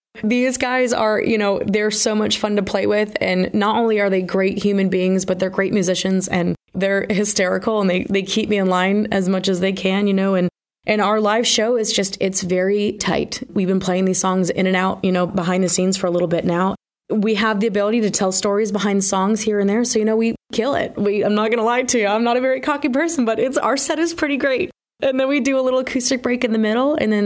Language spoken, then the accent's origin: English; New Hampshire, United States; I am a small town New Hampshire country music songwriter, born and raised in New Hampshire and living on a farm with my daughter and my husband in Swansea.